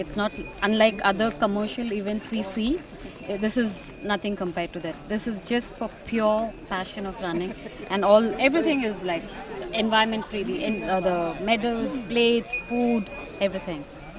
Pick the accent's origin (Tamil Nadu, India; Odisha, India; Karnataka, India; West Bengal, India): Tamil Nadu, India; Chennai; I'm from Chennai.